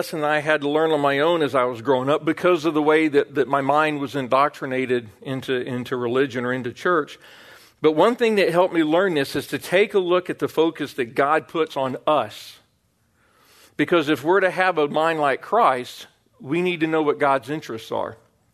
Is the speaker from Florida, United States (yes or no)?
yes; Florida, United States; I grew up in Florida, right next to Kennedy Space Center. I went to a school called Astronaut High School.